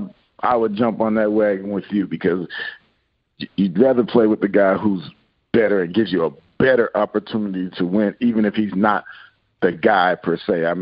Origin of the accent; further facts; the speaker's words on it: Seattle, Washington, United States; also born or lived in Virginia; Well, I'm originally from Seattle. My dad finished with the Redskins, and so I moved to Virginia.